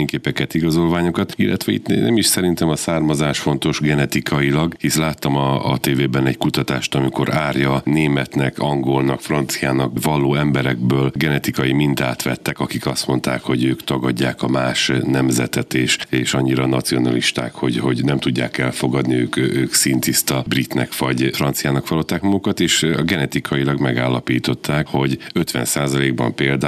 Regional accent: Transdanubia, Hungary; born there; now in Kiskunhalas, Hungary; mert én a Dunántúlon születtem, Szekszárdon kerültem katonaként ide Kiskunhalra

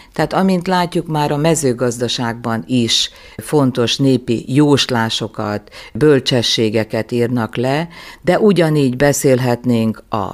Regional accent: Magyarkanizsa, Vojvodina, Serbia; Igen, magyar kanizsáról származom, ami Bácskában van, vagyis Vajdaságnak egy része.

